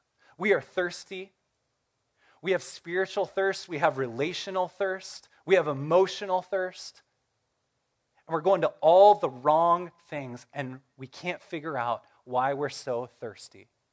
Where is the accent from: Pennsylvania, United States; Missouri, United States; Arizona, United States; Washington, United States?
Missouri, United States; I'm from Missouri, and they have mosquitoes in Missouri.